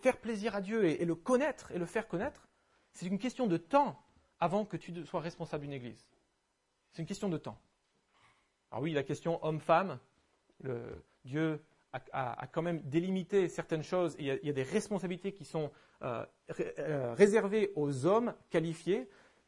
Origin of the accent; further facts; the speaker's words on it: Hauts-de-France, France; Moi, j'ai grandi dans le Nord-Pas-de-Calais